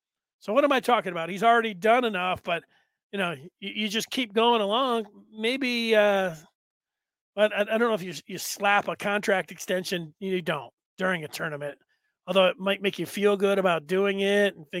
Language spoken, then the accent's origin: English; Detroit, Michigan, United States; I remember growing up in Detroit and getting the newspaper. That used to be the big thing.